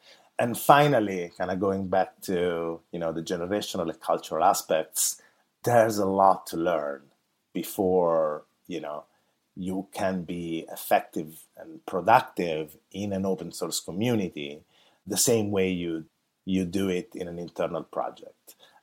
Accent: Italy; now in San Francisco, United States; As you can hear from my accent, I live in San Francisco, but I'm from that Italian part, I guess, of San Francisco. I actually come from Italy.

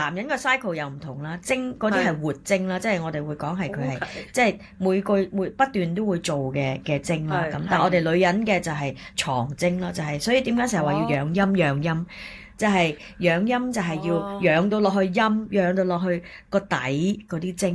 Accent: China; now in United Kingdom; 咁佢又知道我中國人啦

